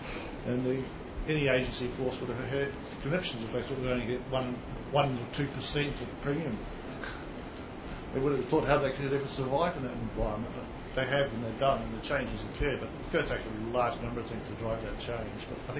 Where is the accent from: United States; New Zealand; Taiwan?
New Zealand; basically being a Kiwi, and I was over in New Zealand a few times